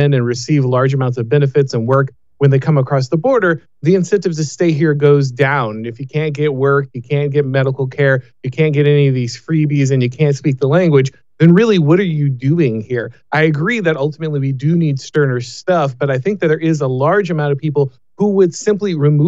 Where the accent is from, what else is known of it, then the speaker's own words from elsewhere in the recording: Florida, United States; Again, my home state of Florida is one people are flocking to.